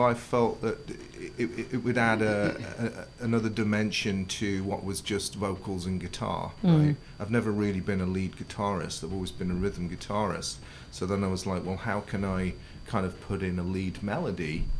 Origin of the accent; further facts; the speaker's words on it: Derby, East Midlands, United Kingdom; moved away as an adult; also born or lived in London; now in Vancouver, Canada; I make Vancouver my home now, but I was brought up in Derby and lived a little for 3 years in London also before we quit and headed over to Canada.